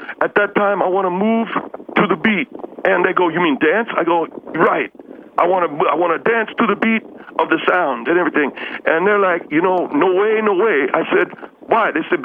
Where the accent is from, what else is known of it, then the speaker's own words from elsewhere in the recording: Monterey Park, California, United States; I'm not from there, no, I'm from Monterey Park, but I spent a lot of time there, I should say.